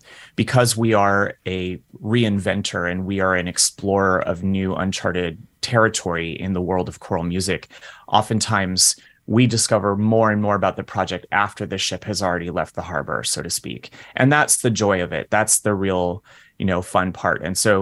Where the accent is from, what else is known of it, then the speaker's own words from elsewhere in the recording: New York City, New York, United States; I admit to living a somewhat nuclear existence as a New Yorker.